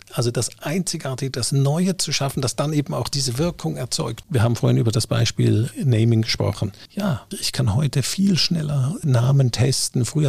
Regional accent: Switzerland; ich bin Schweizer und ich bin mit ganzem Herzen Schweizer

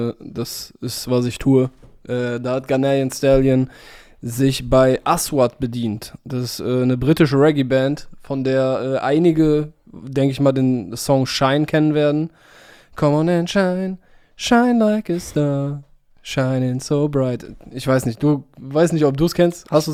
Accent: Cologne, North Rhine-Westphalia, Germany; wir kommen aus Köln.

